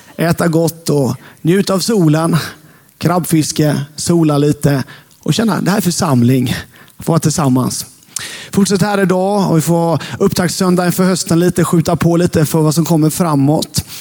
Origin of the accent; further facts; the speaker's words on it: Hultsjö, Jönköping County, Sweden; När jag växte upp i Hultsjö så fanns det två stycken som hette Albin.